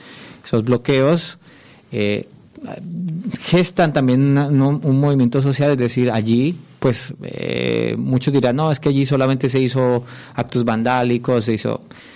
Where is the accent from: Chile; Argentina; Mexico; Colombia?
Colombia; Cali, Valle del Cauca; now in Spain; Aquí viví 12 años y soy colombiano de nacimiento, pero cántabro de adopción.